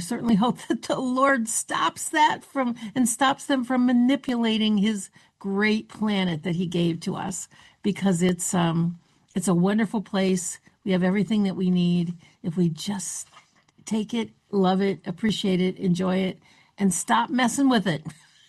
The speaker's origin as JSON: {"language": "English", "town": "Attica", "region": "Ohio", "country": "United States", "tie": "born or raised there", "said": "when I was growing up in Attica, Ohio. It was just really small."}